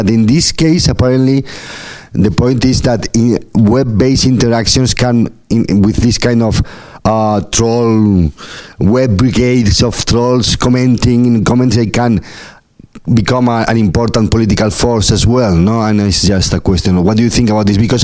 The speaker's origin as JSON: {"language": "English", "country": "Spain", "said": "I come from Spain. I'm doing a research stay here in Paris for 10 days"}